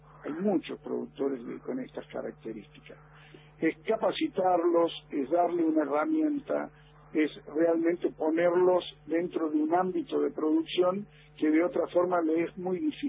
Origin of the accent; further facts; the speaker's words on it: Córdoba, Argentina; Gente de acá del norte de Córdoba, Felipe Crespo, de donde soy yo también.